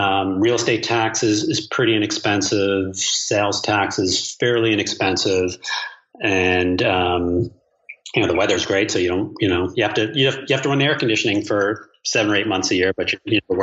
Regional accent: New York, United States; I grew up in New York and would like to get a place there and split my time there once my kids are out of the house.

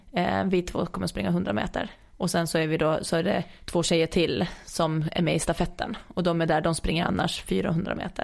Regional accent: Åland, Finland; Så att det är mycket bättre support på idrotterna på Öspelen än hemma på Åland för den, det laget.

